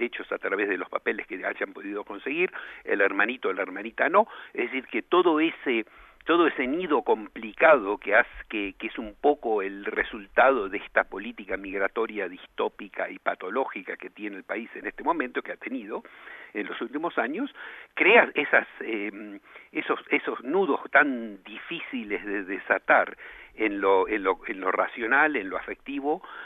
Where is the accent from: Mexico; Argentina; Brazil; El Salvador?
Argentina; Yo soy de la Argentina